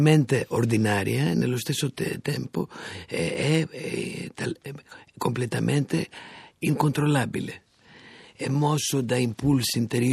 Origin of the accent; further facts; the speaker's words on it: Greece; Italian is a second language; Dal mio paese, soprattutto la poesia, quindi Cavafis e Seferis sono i miei preferiti.